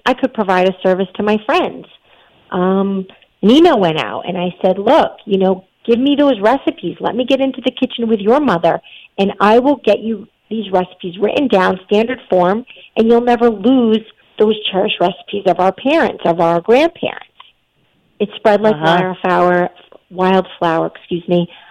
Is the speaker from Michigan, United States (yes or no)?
no; Rhode Island, United States; also born or lived in Italy; Yeah, so like you mentioned, I grew up in Rhode Island. A little bit farther back, I was actually born in Italy. My mother is an Italian immigrant. I have an American father.